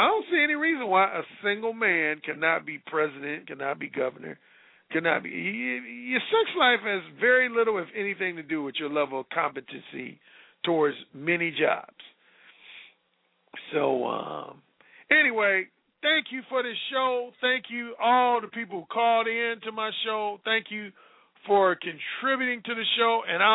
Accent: Gary, Indiana, United States; Like my hometown, Gary, Indiana, we had a single mayor for years.

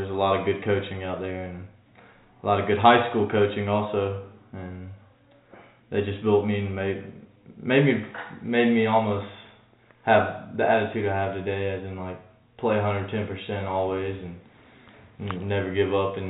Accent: Warner Robins, Georgia, United States; I was born in Warner Robins, Georgia, and that's where I've played baseball ever since.

